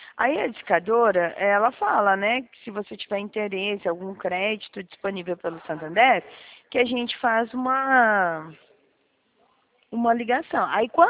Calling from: Dourados, Mato Grosso do Sul, Brazil; Eu falo daqui de Dourados.

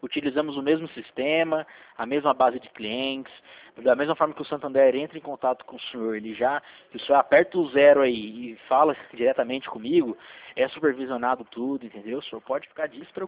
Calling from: São José dos Campos, São Paulo, Brazil; Aqui é São José dos Campos, interior de São Paulo.

